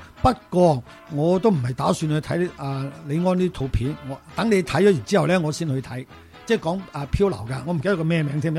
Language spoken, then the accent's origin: Cantonese; Hong Kong; 真系以前我哋香港人咧睇完之后，真系个个游水都有一种恐惧感噶